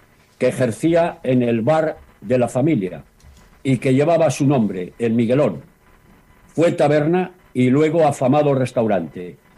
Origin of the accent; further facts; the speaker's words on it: Laredo, Cantabria, Spain; la gente de mi pueblo de Laredo